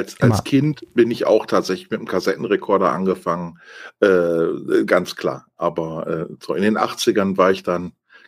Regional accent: West Germany, Germany; ich bin ja im Westen aufgewachsen

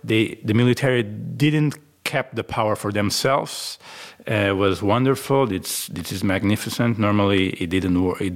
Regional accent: Faro, Portugal; English is a second language; moved away as an adult; also born or lived in Lisbon, Portugal; I was obliged to leave my hometown in the south of Portugal and go to Lisbon

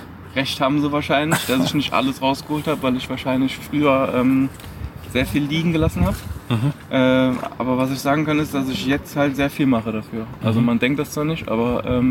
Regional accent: Merzig, Saarland, Germany; born there; Genau, ich bin in Deutschland geboren, im Saarland, in Merzig, aber meine Eltern sind beide im Libanon geboren.

